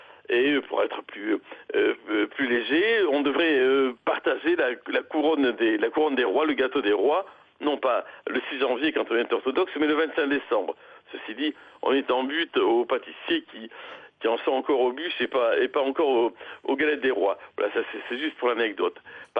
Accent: France; Je suis français moi-même, et puis voilà, donc nous avons une paroisse à Tours.

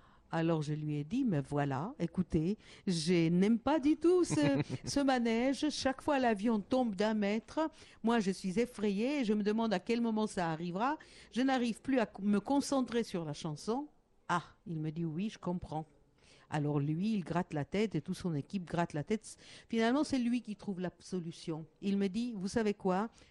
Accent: Israel; French is a second language; écoutez-moi, j'existe, je viens d'Israël et je vais vous chanter quelques chansons. J'ai un gros accent, bien sûr

